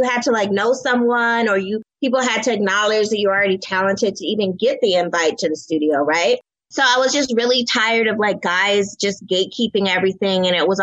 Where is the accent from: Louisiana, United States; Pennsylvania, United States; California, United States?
California, United States; Los Angeles; I grew up in Los Angeles and I was all about that life, you know, the whole entertainment lifestyle.